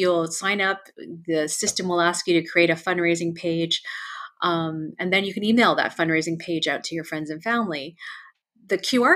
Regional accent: Montreal, Quebec, Canada; I remember the very cold weather because I grew up in Montreal and often had to wear a snowsuit under my costume

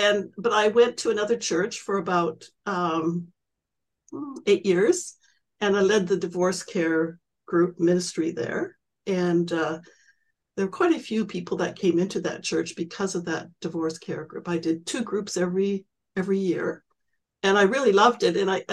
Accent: Western Canada, Canada; I grew up in Western Canada, as you know

